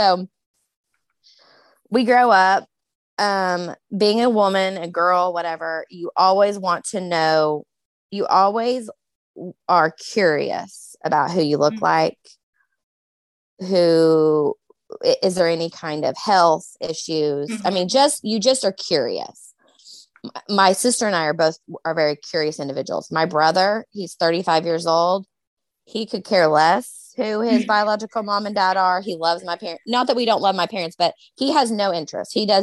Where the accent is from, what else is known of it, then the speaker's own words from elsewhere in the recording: Edmond, Oklahoma, United States; I'm from Edmond, Oklahoma.